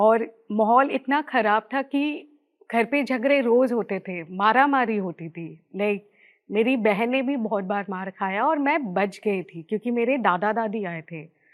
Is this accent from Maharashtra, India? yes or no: yes; Mumbai, Maharashtra, India; मैं बॉम्बे से बिलोंग करती हूँ। मैं मिडिल क्लास फैमिली से पैदा हुई हूँ और मैं एक फ़ोटोग्राफ़र हूँ।